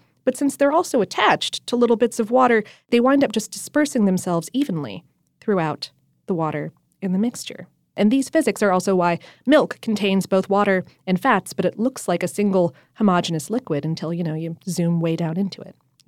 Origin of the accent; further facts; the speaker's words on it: the North, United States; See, I'm from the North. I grew up on Hellman's.